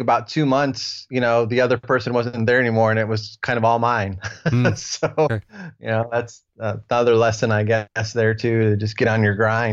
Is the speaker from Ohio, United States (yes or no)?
yes; Ohio, United States; This was all in Nashville, and I'm from Ohio originally.